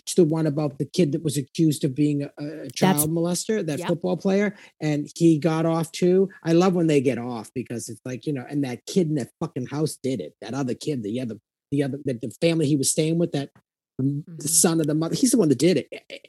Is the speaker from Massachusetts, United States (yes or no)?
yes; Stoneham, Massachusetts, United States; I grew up in Stoneham, Massachusetts. My family was originally from Everett